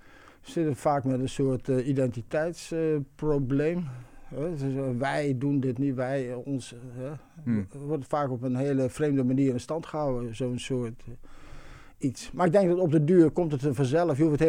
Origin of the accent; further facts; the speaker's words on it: Eindhoven, North Brabant, Netherlands; dan in bijvoorbeeld Eindhoven, waar ik vandaan kom.